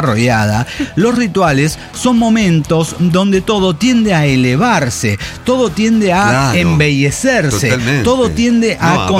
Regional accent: Mexico; now in Sweden; yo vengo de México

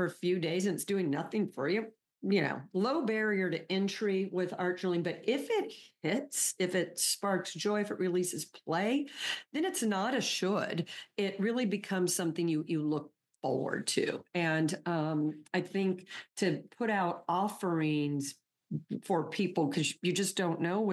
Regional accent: United States; because as an American, I was a young child, very young, during Vietnam.

